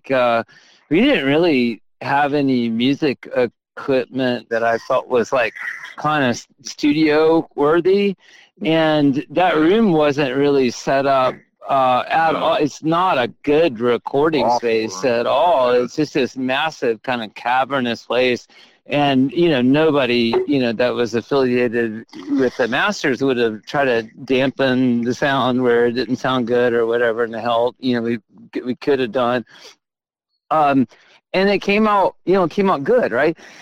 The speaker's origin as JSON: {"language": "English", "town": "Marietta", "region": "Georgia", "country": "United States", "tie": "born or raised there", "also_born_or_lived": "Kentucky", "said": "I grew up in Marietta. My family moved down from Kentucky when I think I was about 6 or 7 years old."}